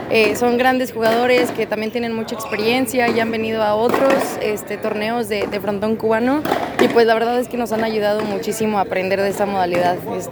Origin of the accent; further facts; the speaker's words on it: northern Mexico, Mexico; Sí, yo soy del norte. Sí, completamente diferente. La verdad es que crecí yo en una ciudad muy chiquita